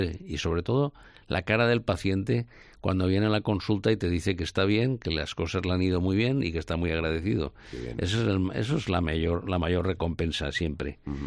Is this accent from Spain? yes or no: yes; Valencia, Valencian Community, Spain; soy valenciano de nacimiento, nací en el 51 aquí en Valencia, uh-huh. Y siempre he vivido aquí en el centro de Valencia.